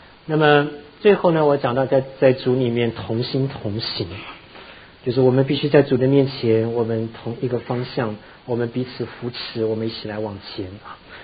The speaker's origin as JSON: {"language": "Chinese", "country": "China", "said": "你知道我们中国人信用卡差不多都还清的哈，那美国人信用卡都欠着债的。"}